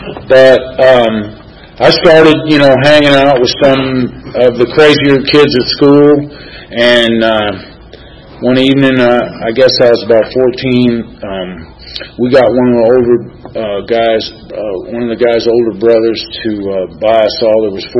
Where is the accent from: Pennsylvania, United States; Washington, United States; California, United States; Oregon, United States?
California, United States; Los Angeles; growing up in Los Angeles, you don't see too much snow